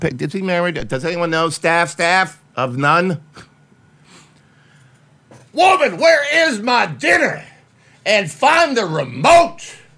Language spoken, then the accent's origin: English; Strongsville, Ohio, United States; now in Willoughby, United States; I actually moved back to the area. I live in Willoughby right now. I grew up in Strongsville, graduated in 1982